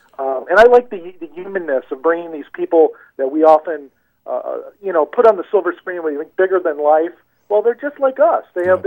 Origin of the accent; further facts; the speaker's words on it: Chicago, Illinois, United States; now in Los Angeles, United States; I'm originally from Chicago. When I came out to Los Angeles, that's when it really came into focus